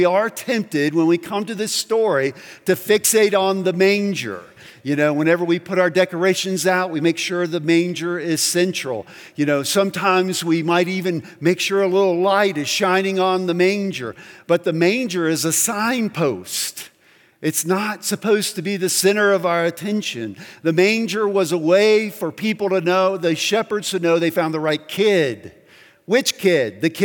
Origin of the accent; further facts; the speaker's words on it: South Carolina, United States; where I grew up in South Carolina